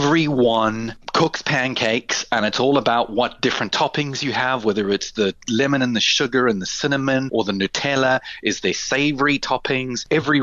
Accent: Durban, KwaZulu-Natal, South Africa; now in Thames Ditton, United Kingdom; I felt like whilst growing up in Durban, you kind of feel part of the community no matter which area you sort of live in or grow up in.

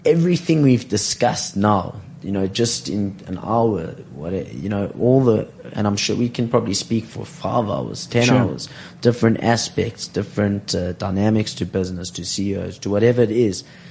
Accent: Johannesburg, Gauteng, South Africa; I'm from Joburg

